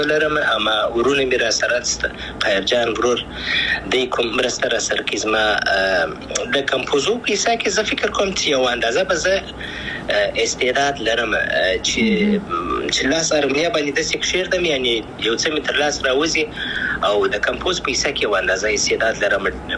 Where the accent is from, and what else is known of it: Afghanistan